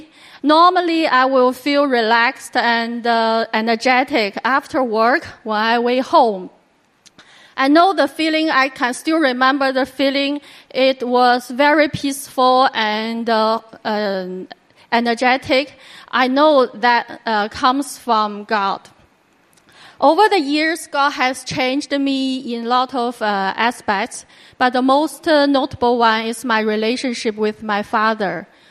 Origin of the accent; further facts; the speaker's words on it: Beijing, China; moved away as an adult; now in Hong Kong, China; I come from Beijing 20 years ago for studies in Hong Kong.